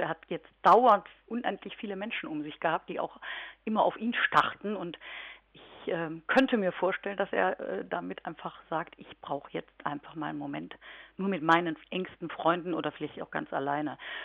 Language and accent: German; Kempen, North Rhine-Westphalia, Germany; ich komme ja aus Kempen hier am Niederrhein